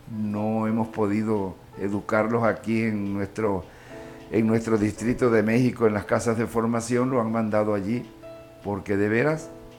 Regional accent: Cuba; moved away; aún cuando en los años 60 que nosotros salimos de Cuba

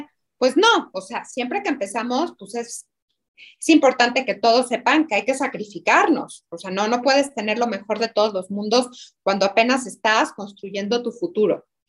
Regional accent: Mexico; que soy mujer, que soy mexicana, que no estudié para chef

